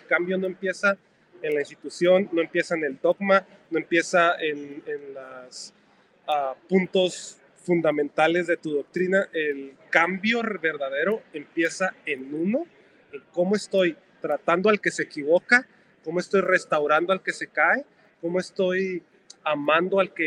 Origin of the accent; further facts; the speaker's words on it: Ciudad Juárez, Chihuahua, Mexico; soy 100% guatemalteco, pero me tocó nacer y crecer en México, en Ciudad Juárez, Chihuahua, pero toda mi familia es guatemalteca.